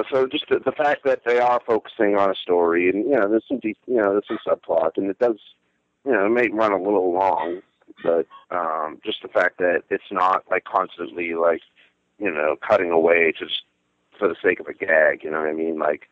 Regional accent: Boston, Massachusetts, United States; accent: Boston; I mean, I'm from Boston, by the way, if you can't tell from my accent.

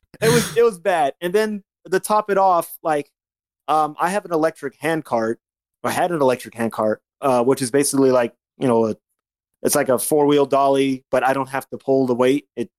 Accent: California, United States; also born or lived in Las Vegas; now in New York, United States; So basically, I moved to New York from Vegas. Originally from California, moved to Vegas in 1996, and then I moved to New York by myself in 2011 to pursue my career

